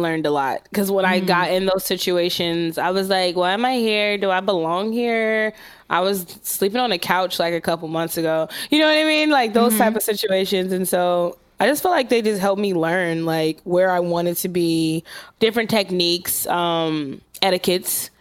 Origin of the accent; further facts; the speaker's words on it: Los Angeles, California, United States; okay, like I'm from South Central LA and I just feel